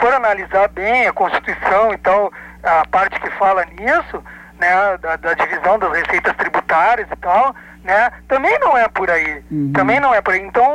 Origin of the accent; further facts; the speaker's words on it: Cachoeira do Sul, Rio Grande do Sul, Brazil; eu não sou baiano, né? Nem sou nordestino, eu sou gaúcho, sou nascido em Cachoeira do Sul.